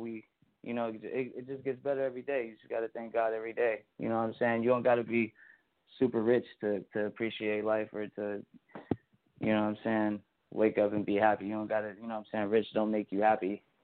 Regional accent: California, United States; now in Las Vegas, United States; around 2017, I ended up moving out of California. I'm from born and raised in California. But I ended up finding myself in Las Vegas, Nevada.

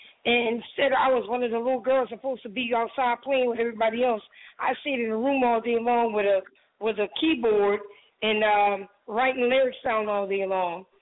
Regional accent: United States; letting people know that was a neighborhood I was raised in in Westchester.

